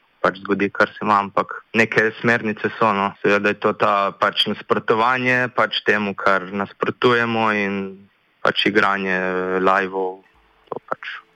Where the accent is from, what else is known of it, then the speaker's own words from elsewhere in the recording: Istria, Slovenia; jaz sem tle iz Istre in dejansko mi oni pošiljajo komade